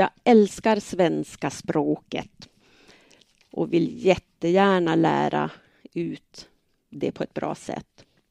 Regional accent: Lapland, Sweden; now in Örnsköldsvik, Sweden; Ursprungligen så kommer jag från Lappland och har bott i Örnsköldsvik nu i drygt 30 år. Härifrån flyttar jag aldrig.

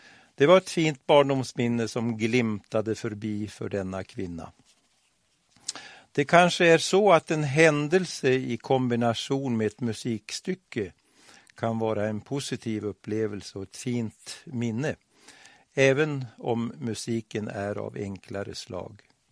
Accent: Övre Sidensjö, Västernorrland County, Sweden; jag är snart 82 år och tänker med glädje på det, för jag har fortfarande ett rikt liv. Jag är uppvuxen i Övre Sidensjö med mycket omtänksamma föräldrar.

